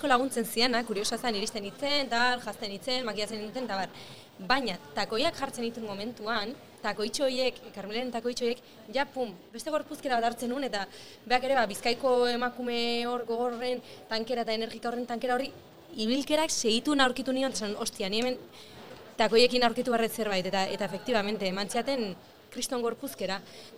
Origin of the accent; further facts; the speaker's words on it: Eibar, Basque Country, Spain; accent: Eibar dialect; nire ama hizkuntza eibartarra da, nire gurasoak eibartarra dira, eta orduan nik emozionalki ere asko konektatzeten hizkuntza bada.